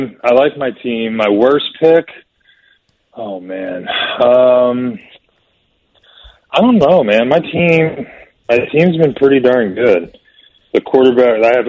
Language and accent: English; Virginia Beach, Virginia, United States; Well, growing up in Virginia Beach, we used to go to the Norfolk Admirals games a little bit.